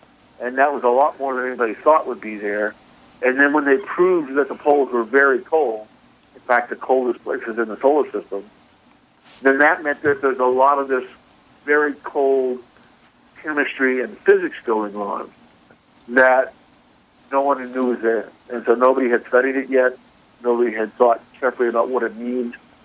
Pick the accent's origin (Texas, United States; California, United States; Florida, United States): Texas, United States; Houston; I grew up in Houston, and so going to the moon was in my blood.